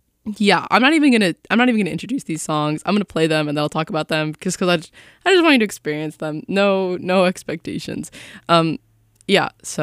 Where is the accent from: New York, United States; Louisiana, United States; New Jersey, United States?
New Jersey, United States; he's like 18 years old and from my home state of New Jersey.